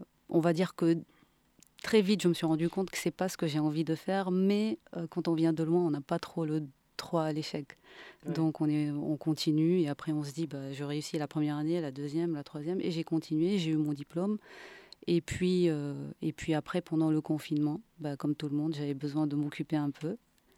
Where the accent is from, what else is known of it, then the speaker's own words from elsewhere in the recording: Guinea; now in France; Je suis née, j'ai grandi en Guinée.